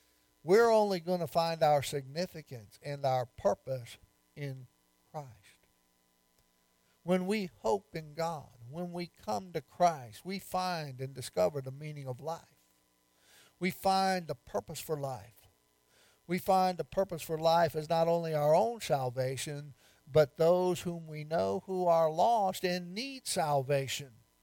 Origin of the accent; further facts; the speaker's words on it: New York, United States; now in Virginia, United States; Now I'm a pastor from New York in Southwest Virginia.